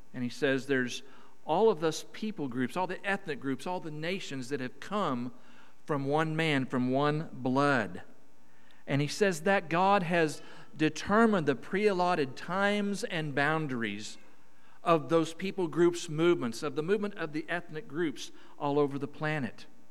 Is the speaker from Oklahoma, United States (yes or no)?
yes; Oklahoma, United States; accent: southern drawl; I apologize for my accent because from Oklahoma we speak a very southern drawl where we tend to pull our vowels out.